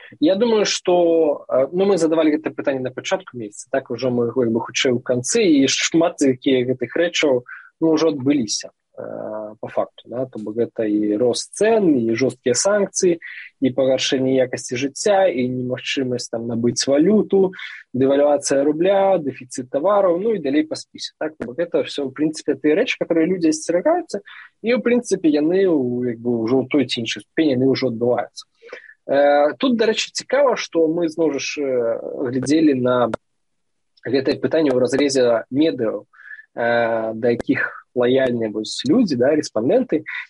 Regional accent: Salihorsk, Minsk Region, Belarus; я сам з Сальорску

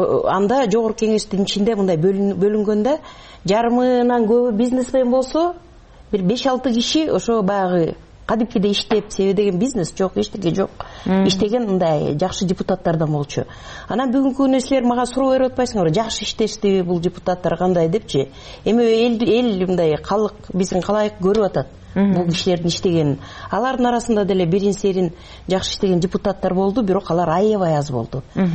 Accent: Balykchy, Issyk-Kul Region, Kyrgyzstan; Мен өзүм Көлдөнмүн, Рыбачы Балыкчы шаарынанмын.

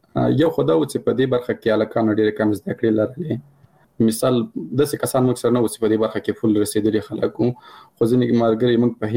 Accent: Paktia, Afghanistan; زه د کابل د پکتیا يم

